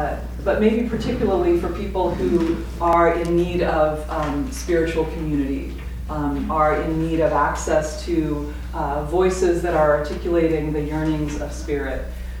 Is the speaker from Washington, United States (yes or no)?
yes; Seattle, Washington, United States; so I'm from Seattle, and you may or may not know that the Pacific Northwest is the most unchurched part of the United States